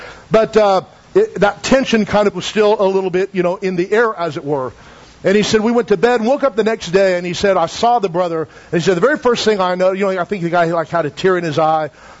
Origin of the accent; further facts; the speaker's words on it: United States; I'm an American. I love our country.